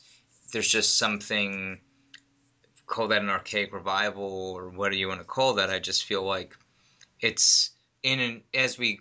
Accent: New York, United States; I'm from New York, where mass transit is a big part of everyday existence

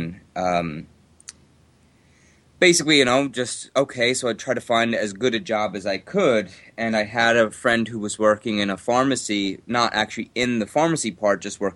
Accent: United States; I'm an American

